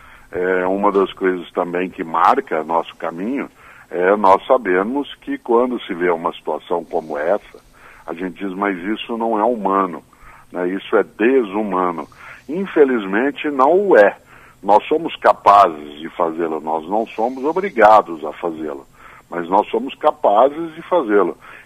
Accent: Paraná, Brazil; now in São Paulo, Brazil; eu sou paranaense, mas eu moro em São Paulo há 53 anos, na capital paulista

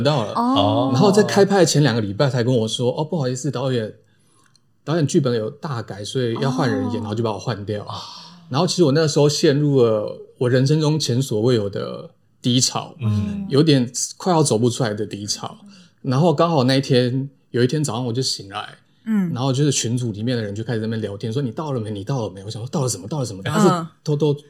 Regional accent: Anhui, China; 我是安徽的。

